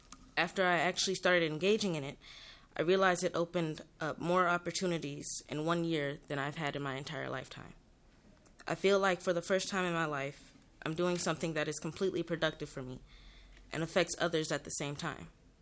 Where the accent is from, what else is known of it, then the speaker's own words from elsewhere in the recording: Minneapolis, Minnesota, United States; I am from Minneapolis, and I represent Congressional District 5 on the Minnesota Youth Council.